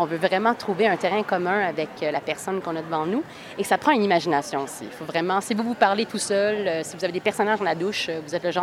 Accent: Laval, Quebec, Canada; now in Toronto, Canada; moi, je viens de Laval, donc juste au nord de Montréal. Et puis, je suis venue à Toronto pour faire le conservatoire d'art dramatique de Second City. Et puis, j'y suis depuis bientôt 6 ans.

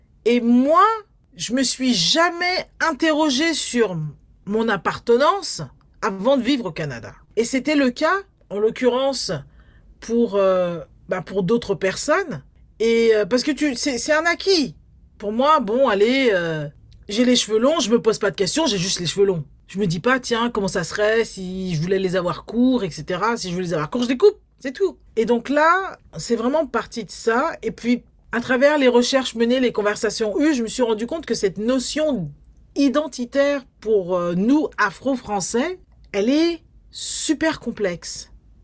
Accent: Paris, Île-de-France, France; born there; Moi, en l'occurrence, je suis d'origine guadeloupéenne, je suis née à Paris

